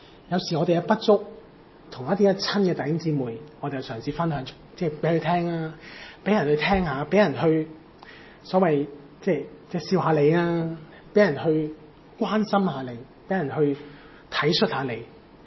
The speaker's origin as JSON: {"language": "Cantonese", "country": "China", "said": "我成日觉得咧系我哋中国人嘅问题嘅，系中国人嘅问题嘅"}